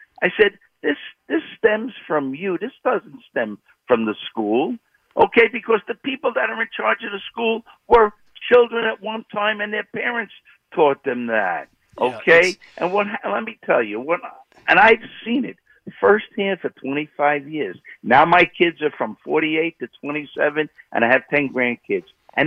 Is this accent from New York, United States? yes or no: yes; Brooklyn, New York, United States; I'm 73. I grew up in Bed-Stuy. My dad had a liquor store in Bed-Stuy.